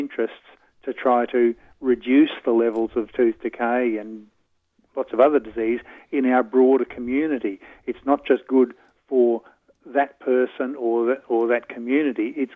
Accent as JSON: {"language": "English", "region": "Queensland", "country": "Australia", "said": "and I'm from Queensland"}